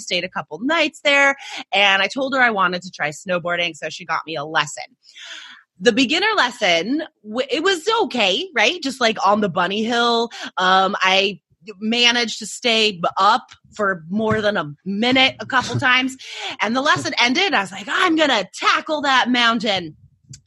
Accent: Carson City, Nevada, United States; I grew up in Carson City, Nevada, near Lake Tahoe, and just all the kids are in the ski program, like through elementary school and middle school.

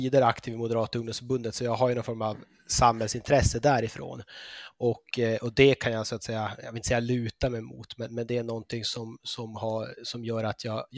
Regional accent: Norrbotten County, Sweden; moved away as an adult; also born or lived in Uppsala / London / Switzerland; now in Copenhagen, Denmark; jag är född och uppvuxen i Norrbotten. Flyttade ner, gjorde min kandidat i Uppsala, sen flyttade jag till Köpenhamn, gjorde min master där och så har jag varit lite i London och Schweiz

